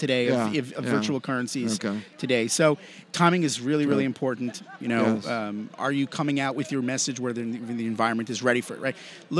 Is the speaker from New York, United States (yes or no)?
yes; New York, United States; I'm from New York.